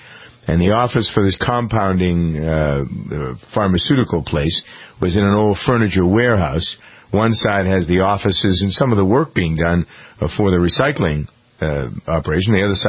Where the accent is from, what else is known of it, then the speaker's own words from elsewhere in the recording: Framingham, Massachusetts, United States; Originally, the problem was in my hometown of Framingham, Massachusetts, where I am now.